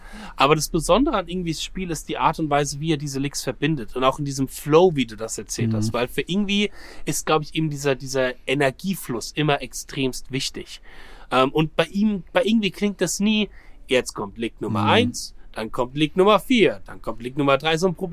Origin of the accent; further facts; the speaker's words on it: Bad Schwalbach, Hesse, Germany; als ich meinen ersten Auftritt so mit 15 hatte, hier bei uns in Bad Schwalbach